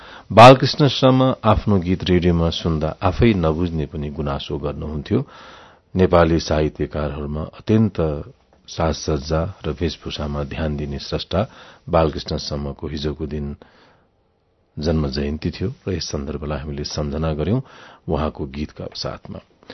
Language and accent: Nepali; Dehradun, Uttarakhand, India; also born or lived in Syangja, Nepal; स्याङ्जामा जन्मेर देहरादूनमा हुर्किए पनि